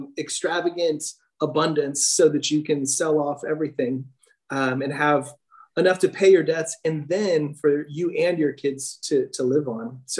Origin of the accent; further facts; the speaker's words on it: Midwest, United States; moved away; I'm from the Midwest, moved out here about 15 years ago.